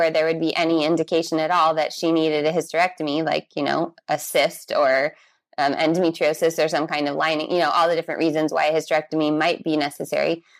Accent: San Diego, California, United States; also born or lived in Brazil; I am from California, from San Diego, but I lived all over the world. And the last place I lived was Brazil for 8 years before I moved back here to California.

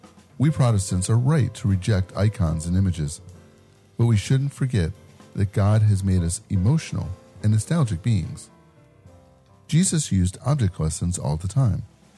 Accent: Berwyn, Illinois, United States; So yes, I grew up in Berwyn, which is a near west suburb.

